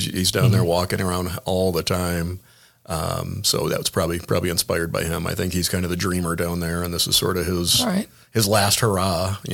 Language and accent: English; Ireland; I'm Irish, so the idea of a restaurant bar sounds fantastic